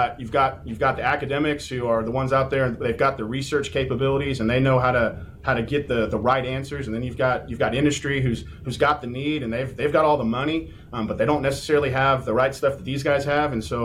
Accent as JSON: {"language": "English", "region": "Oklahoma", "country": "United States", "said": "Yeah, so I'm from originally from Oklahoma. I've kind of made my way around the country"}